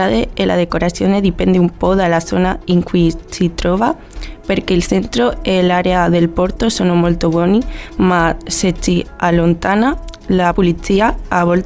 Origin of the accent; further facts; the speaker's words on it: León, Castile and León, Spain; Italian is a second language; now in Cagliari, Italy; De León, nel nord della Spagna.